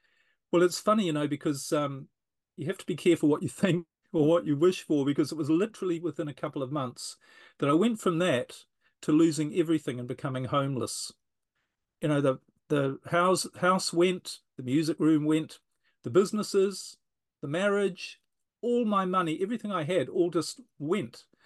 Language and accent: English; New Zealand; I was traveling around in a motorhome, you call them an RV, around New Zealand, my home country, for 18 months.